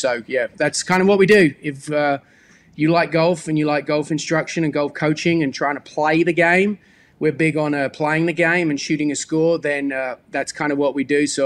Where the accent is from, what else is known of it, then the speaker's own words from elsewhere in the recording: South East England, United Kingdom; I grew up in England. I grew up just south of London in Surrey at a golf course called Betchworth Park